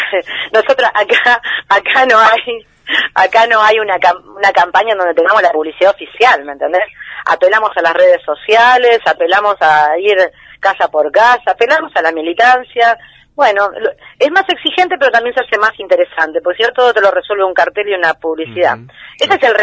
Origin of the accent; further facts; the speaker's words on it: Neuquén, Argentina; Yo soy neuquina